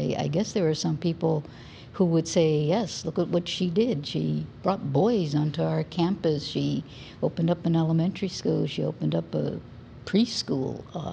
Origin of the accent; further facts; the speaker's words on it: Hawaii, United States; I was born in Kapi'olani Hospital, right here down the street. Grew up in Paoa Valley, Blessed Sacrament Church.